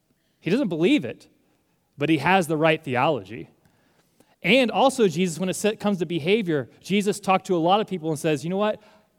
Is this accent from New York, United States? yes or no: no; Ohio, United States; You know, I'm from Ohio. I know what a Buckeye is because I'm a nut.